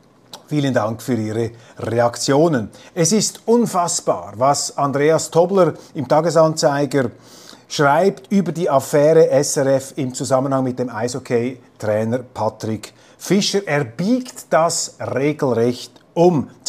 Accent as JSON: {"language": "German", "country": "Switzerland", "said": "Ich will da auch nicht als Schweizer sozusagen reintrampeln in diese Befindlichkeiten"}